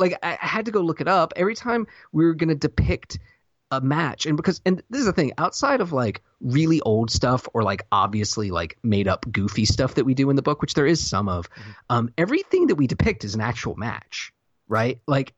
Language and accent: English; the South, United States; I have no idea. I'm from the South, Josh.